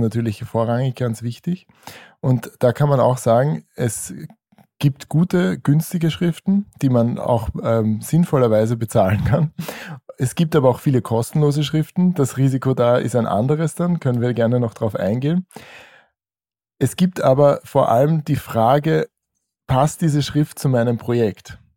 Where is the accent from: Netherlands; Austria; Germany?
Austria; Vienna; ich bin aus dem Süden Wiens, falls man das an meiner sehr netten, charmanten Akzentfärbung hört hier.